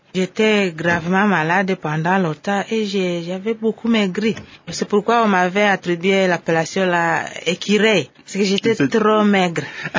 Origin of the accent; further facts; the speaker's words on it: Kembisa, Orientale, DR Congo; born there; Je suis née à Kembisa, dans le Bazouélé, dans la province orientale.